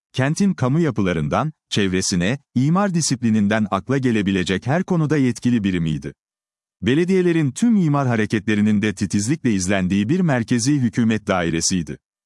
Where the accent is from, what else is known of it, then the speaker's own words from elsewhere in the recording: Harmancık, Bursa, Turkey; born there; İl tarihinin en büyük ve en uzun süren yangını doğduğum ilçe olan Harmancık'ta meydana geldi.